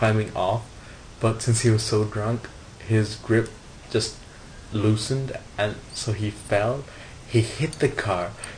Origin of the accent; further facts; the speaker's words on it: India; I definitely am Hindu, and I am Indian, which is why I look kind of Asian